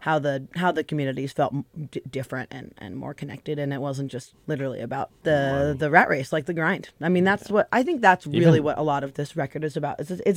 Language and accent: English; Seattle, Washington, United States; I grew up in the Seattle area and I've lived in Seattle proper for 18 years now, which is like effectively half my life.